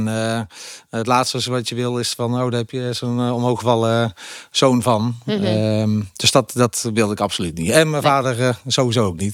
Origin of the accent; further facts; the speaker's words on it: Vught, North Brabant, Netherlands; Ik kom uit Vught, regio Den Bosch.